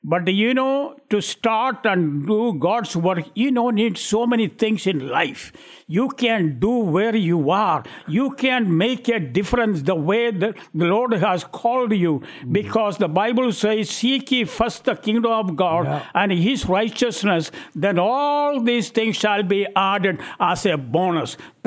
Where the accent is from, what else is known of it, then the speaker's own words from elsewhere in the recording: Kerala, India; English is a second language; St. Thomas came to India, it's a state called Kerala, in 52 A.D., and he preached in my home state